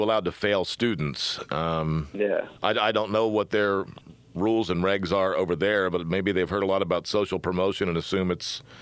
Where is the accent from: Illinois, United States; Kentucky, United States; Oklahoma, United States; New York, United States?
Illinois, United States; Chicago; whenever I told someone I was from Chicago, people you met along the way, Europeans this would be, they looked at you like, oh.